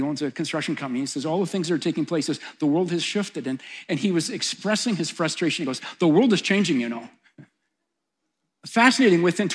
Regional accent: Edmonton, Alberta, Canada; I got to tell you, I'm from Edmonton.

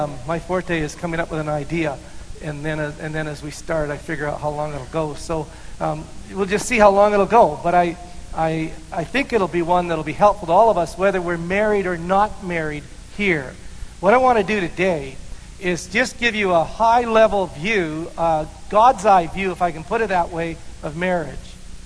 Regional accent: Red Deer, Alberta, Canada; no, I'm from Red Deer, Alberta.

